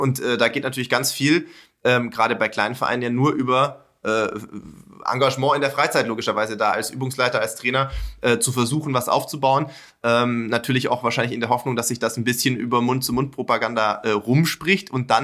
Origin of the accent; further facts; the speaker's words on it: Sindelfingen, Baden-Württemberg, Germany; born there; Gerlingen ist ja nicht weit weg von meinem Geburtsort, nämlich von Sindelfingen.